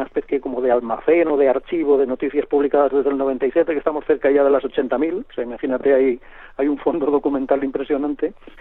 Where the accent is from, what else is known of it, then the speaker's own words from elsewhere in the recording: Barcelona, Catalonia, Spain; en principio yo soy de Barcelona, aunque ahora viva fuera.